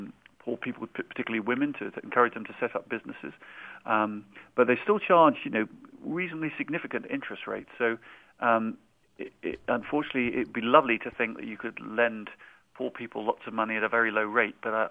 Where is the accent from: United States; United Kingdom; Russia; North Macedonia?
United Kingdom; England; And I hesitate as an Englishman to give any advice to America